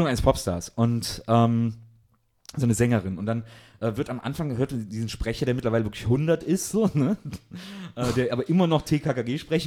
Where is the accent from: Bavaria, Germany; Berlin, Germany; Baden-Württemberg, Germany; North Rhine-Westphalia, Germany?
North Rhine-Westphalia, Germany; Wesseling; ich komme ja aus Wesseling zwischen Köln und Bonn.